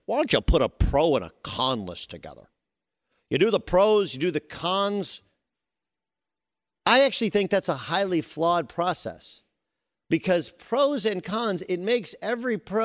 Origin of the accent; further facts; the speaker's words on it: California, United States; I grew up in Southern California. Twice in my life, I made the professional decision to move back home.